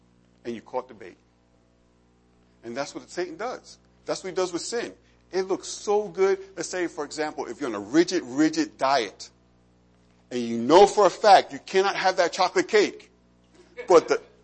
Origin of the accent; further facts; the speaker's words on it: New York, United States; Back in the old days, I'm from New York. You know, growing up in New York, you never bought a car from a used car salesman.